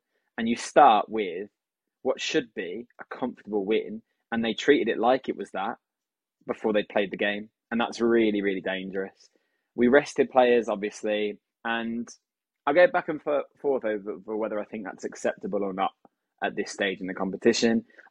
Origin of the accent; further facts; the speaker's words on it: England, United Kingdom; there'd be a big part of me as an English fan still kind of bitter about that.